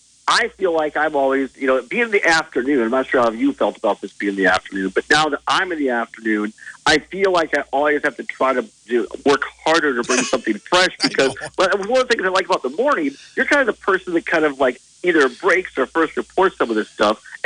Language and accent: English; Richland Center, Wisconsin, United States; I mean, I grew up in Richland Center, which is in southwest Wisconsin.